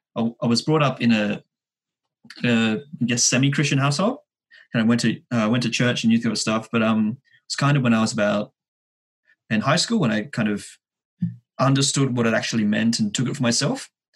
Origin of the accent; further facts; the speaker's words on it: Sydney, New South Wales, Australia; I grew up in Sydney, despite whatever accent I may give to other people. I grew up in Sydney, in Southwest Sydney, the safest place in Sydney.